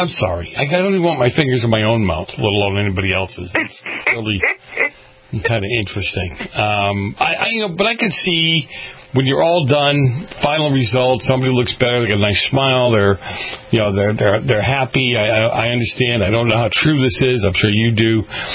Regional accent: Massachusetts, United States; I'm from Massachusetts. It's Holyoke.

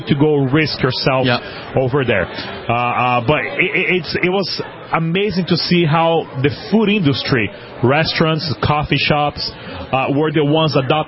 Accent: Brazil; So growing up in Brazil as a kid, I saw the desperation of my family dealing as a from someone from a low-income class, from a middle class. My dad was a metal worker

